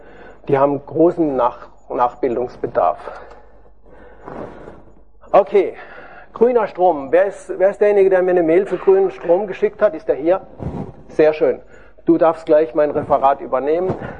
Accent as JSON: {"language": "German", "town": "Freiburg", "region": "Baden-Württemberg", "country": "Germany", "said": "Ich komme aus Freiburg, alles Gute kommt aus dem Schwarzwald."}